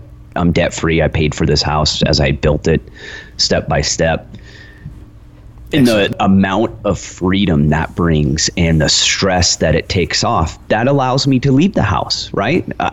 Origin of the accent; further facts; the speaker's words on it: Lone Pine, California, United States; So I grew up there, but I grew up actually outside of Lone Pine in a town of less than 100 people. So I kind of grew up this way. I grew up in the mountains.